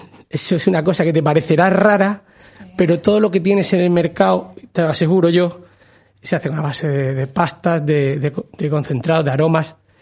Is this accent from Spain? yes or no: yes; Murcia, Region of Murcia, Spain; Si somos muy de Murcia, también tenemos que conocer nuestra historia.